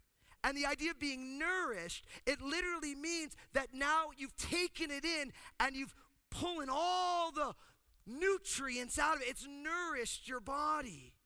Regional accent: New Jersey, United States; now in Marin County, United States; And before I went out to plant a church in New Jersey, my home state

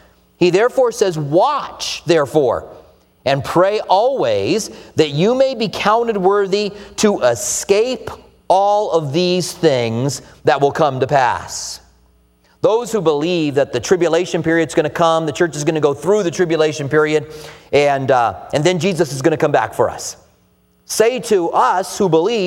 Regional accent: United States; Well, it is true I'm an American. My accent probably gave that away.

